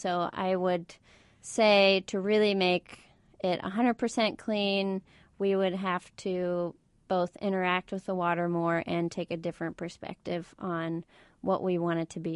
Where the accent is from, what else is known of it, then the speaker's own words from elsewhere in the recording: Indianapolis, Indiana, United States; And me growing up, I grew up on Fall Creek north of here